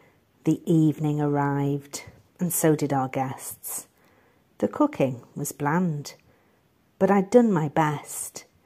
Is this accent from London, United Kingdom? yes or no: no; North West England, United Kingdom; now in Germany; I come from Northwest England. Right now I'm living in Germany